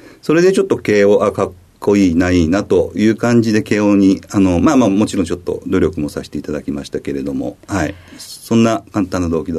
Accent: Onomichi, Hiroshima, Japan; born there; 広島県の尾道市で生まれました。

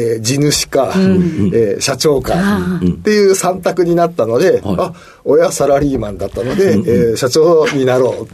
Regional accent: Tokyo, Japan; 東京になります。

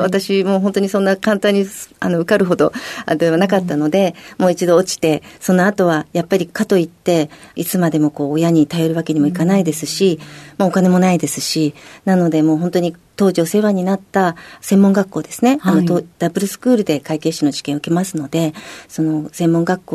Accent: Tochigi, Japan; 栃木県栃木市になります。

